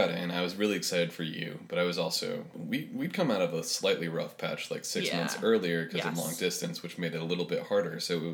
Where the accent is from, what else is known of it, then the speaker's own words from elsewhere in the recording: Cleveland, Ohio, United States; Well, and we grew up in Cleveland, so I mean, it's a city, but it's a smaller city.